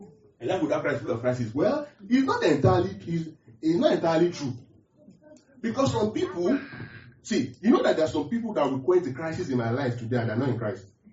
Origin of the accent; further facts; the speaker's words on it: South West, Nigeria; I come from the Yoruba part of the world, right? West Africa, West Nigeria, I'm from the West.